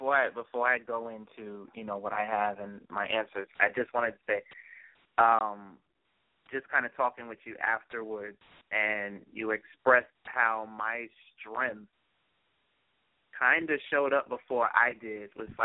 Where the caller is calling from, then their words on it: Brooklyn, New York, United States; Good evening, Poetic family. … calling from Brooklyn, New York.